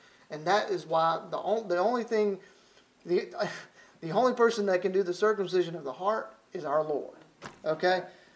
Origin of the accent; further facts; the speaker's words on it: Alabama, United States; accent: southern; If you're focused on the way I talk from Alabama and my southern accent, I know y'all southern here in Arkansas, I'm in good company.